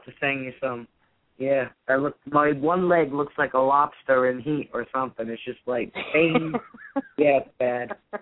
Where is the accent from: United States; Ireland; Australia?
Ireland; But I was under the umbrella because I'm Irish